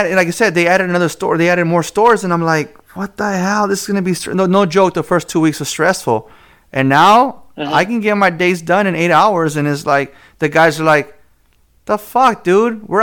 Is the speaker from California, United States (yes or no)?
yes; California, United States; because I'm originally from Ventura County. I originally started in Ventura County.